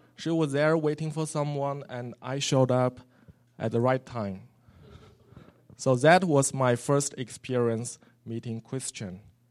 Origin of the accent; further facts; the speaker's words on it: China; English is a second language; I said, "Oh, I'm a student. I'm from China."